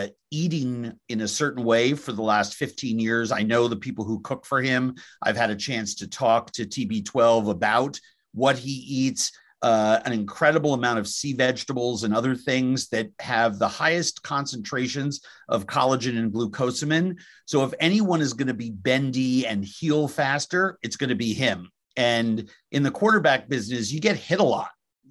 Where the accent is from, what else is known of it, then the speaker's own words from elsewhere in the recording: New York, United States; now in Minnesota, United States; When I sobered up 30 years ago, it was here in Minnesota. I came from New York.